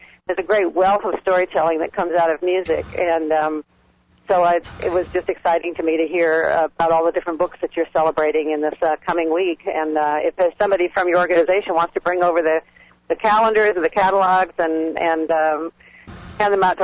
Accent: California, United States; I come from California, so we don't know a lot about what's going on in Virginia.

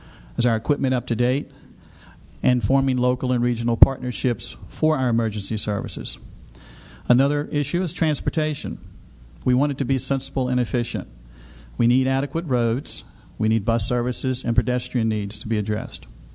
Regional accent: Virginia, United States; also born or lived in Lynchburg; I was born in Lynchburg, Virginia, and grew up in Appomattox County.

